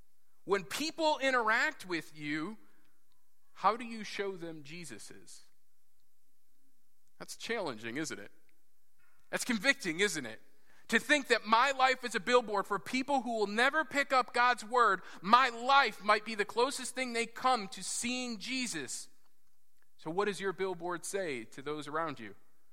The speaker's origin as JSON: {"language": "English", "country": "United States", "said": "I'm an American. I go where I want. I do what I want."}